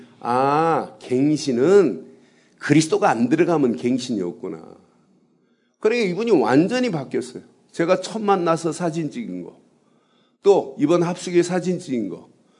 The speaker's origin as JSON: {"language": "Korean", "country": "South Korea", "said": "난 한국에서 온 목사입니다."}